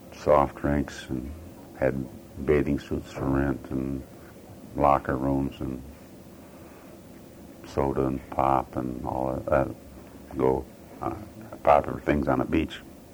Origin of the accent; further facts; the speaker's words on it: Holland, Michigan, United States; born there; I was born in Holland, Michigan, which is a community in the Lower Peninsula, southwestern part of the state, that's largely Dutch settlement.